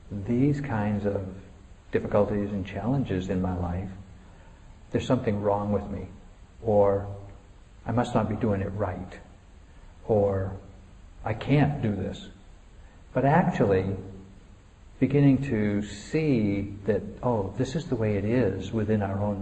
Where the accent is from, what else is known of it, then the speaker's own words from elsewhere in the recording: New England, United States; You know, I grew up in New England, and in New England there's a strong cultural tradition of being self-reliant, independent